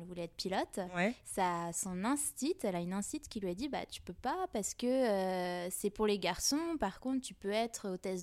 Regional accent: Paris, Île-de-France, France; Bah, moi, je viens de Paris, ouais.

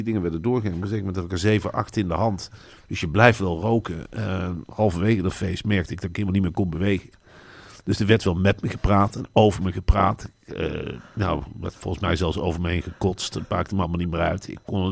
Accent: Velp, Gelderland, Netherlands; Ik kwam heel bleu eigenlijk uit Arnhem-Velp in Nijmegen wonen.

